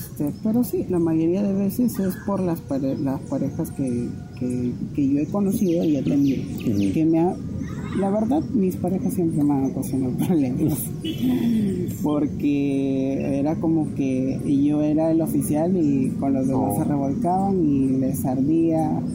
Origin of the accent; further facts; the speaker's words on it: Piura, Peru; Yo soy de Piura. Del norte.